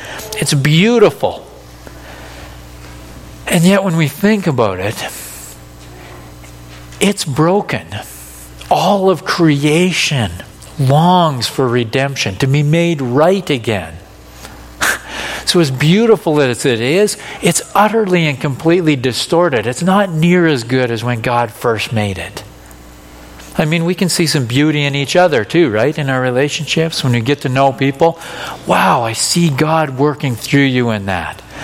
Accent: Canada; That's why we got lots of layers, right? We're Canadian.

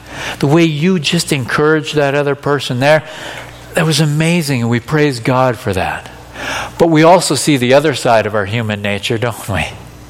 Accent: Canada; That's why we got lots of layers, right? We're Canadian.

